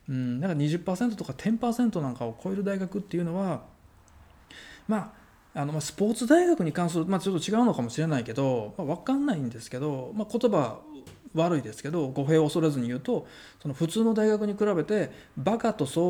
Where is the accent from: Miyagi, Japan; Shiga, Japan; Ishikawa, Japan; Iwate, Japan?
Shiga, Japan; あの例えばうちみたいな滋賀県とかだと田舎になっちゃいますから、その田舎から東京に憧れるっていうのも分かるんですけど